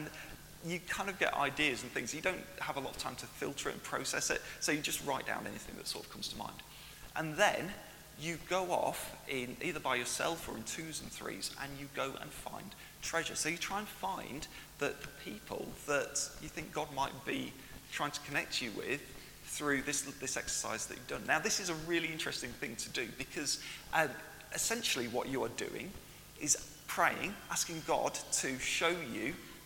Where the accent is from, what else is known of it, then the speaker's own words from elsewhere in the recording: Ashby de la Zouch, East Midlands, United Kingdom; Now, I grew up in Ashby de la Zouche, which isn't far away from here, and I was living in Ashby at that time